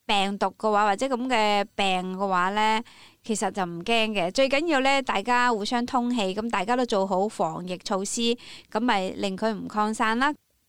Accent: Hong Kong; 所以今次呢，我哋香港人呢再都唔接受话控制住㗎啦。

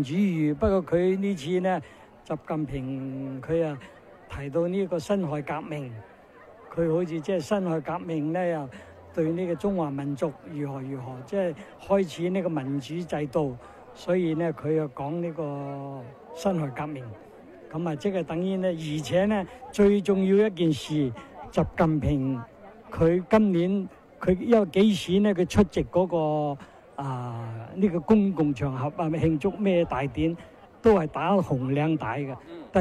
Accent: Enping, Guangdong, China; 四邑，我系四邑人，恩平，

